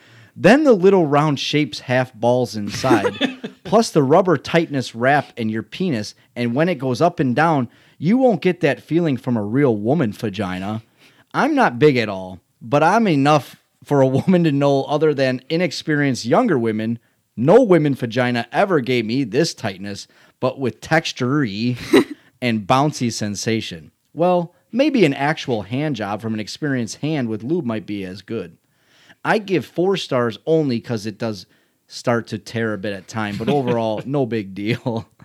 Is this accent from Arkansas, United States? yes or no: no; Chicago, Illinois, United States; I mean, we're from Chicago. We could show him what a real Italian beef looks like.